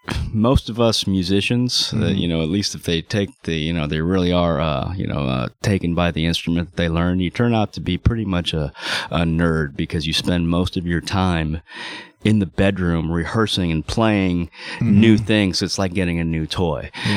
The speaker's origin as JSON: {"language": "English", "town": "Girdwood", "region": "Alaska", "country": "United States", "also_born_or_lived": "Anchorage", "said": "Yes, I'm from Anchorage, Alaska. Or actually, let's just say Alaska, and I will say Anchorage because it is the nearest town that I lived in. Came from a town called Girdwood, which is about 40, maybe 50 miles outside of Anchorage."}